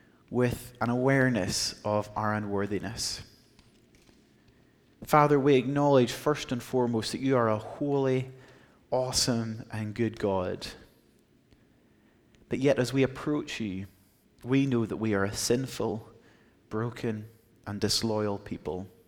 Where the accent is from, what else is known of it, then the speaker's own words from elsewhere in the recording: Ireland; I am here from Ireland.